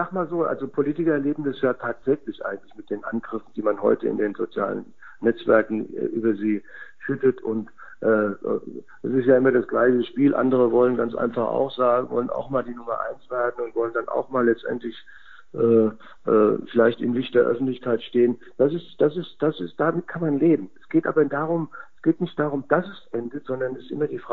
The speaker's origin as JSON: {"language": "German", "town": "Mainz", "region": "Rhineland-Palatinate", "country": "Germany", "said": "wenn man am Rosenmontagszug als Mainzer einen eigenen Wagen bekommt"}